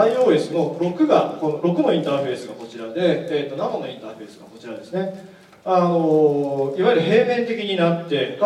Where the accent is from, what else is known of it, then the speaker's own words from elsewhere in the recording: Gifu, Japan; 。今年の個人的なトピックはですね、5月に地元の岐阜でマラソン大会に出たんですが